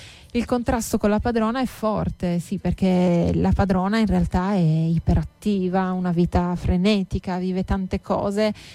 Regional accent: Sardinia, Italy; Che canto io sono sarda

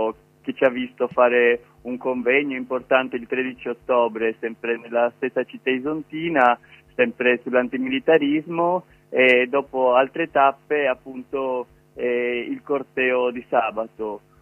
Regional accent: Trieste, Friuli-Venezia Giulia, Italy; E io sono di Trieste

